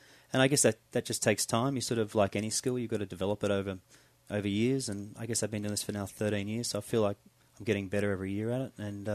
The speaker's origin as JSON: {"language": "English", "town": "Sydney", "region": "New South Wales", "country": "Australia", "also_born_or_lived": "Austria / Singapore", "moved": "as an adult", "lives_now": "United States", "said": "No, I'm originally from Sydney, Sydney, Australia, and I've been in the U.S. for about 4 years now."}